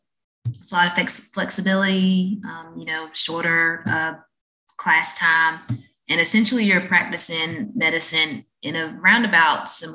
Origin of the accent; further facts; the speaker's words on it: North Carolina, United States; But I'm 34 years old, born and raised in North Carolina.